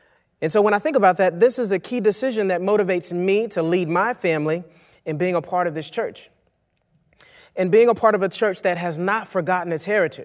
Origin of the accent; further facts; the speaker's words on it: Lewisville, Texas, United States; And now I grew up in Lewisville, Texas, but a lot of my family lived in the city of Dallas.